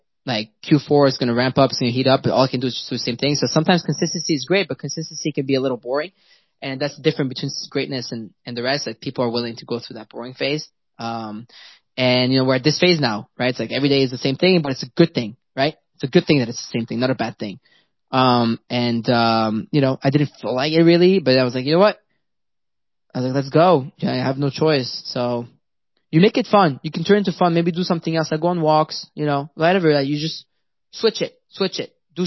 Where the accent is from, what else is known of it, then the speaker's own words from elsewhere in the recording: Paris, Île-de-France, France; English is a second language; I mean, I'm French. I was born and raised in Paris. I'm Iranian. I'm born and raised in Paris.